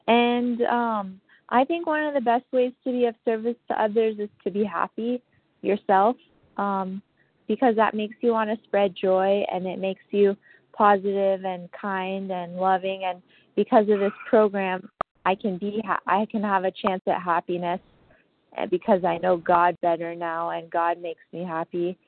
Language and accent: English; Los Angeles, California, United States; A as in apple, and I'm from Los Angeles.